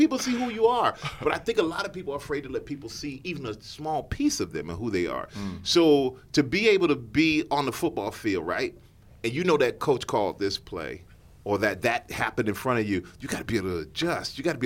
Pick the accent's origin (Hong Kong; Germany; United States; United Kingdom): Germany; And me growing up in Germany, him having a sensibility of growing up here and spending time in just more than one city in the U.S.